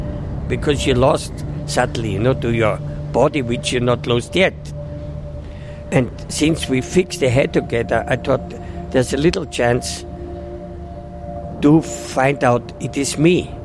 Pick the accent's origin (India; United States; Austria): Austria; English is a second language; And I'm from Austria, and I thought, what we say in Austria if somebody die, you know?